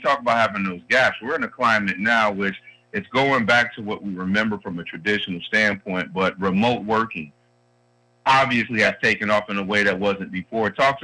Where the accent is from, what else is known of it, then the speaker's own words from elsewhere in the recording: Detroit, Michigan, United States; but I'm from Detroit originally, and Big Boy there is called Elias Brothers